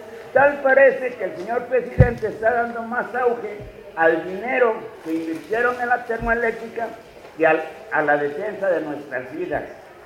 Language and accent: Spanish; Moyotepec, Morelos, Mexico; el oficial … Yo soy del municipio de Villa de Ayala. El pueblo se llama Moyotepec, pertenece al municipio de Villa de Ayala.